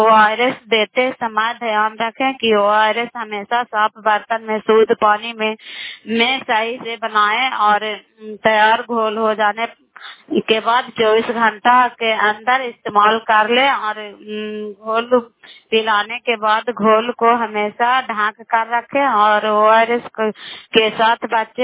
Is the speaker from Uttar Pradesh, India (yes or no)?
no; Bihar, India; नालंदा जिला कराई ब्लॉक की निवासी हूँ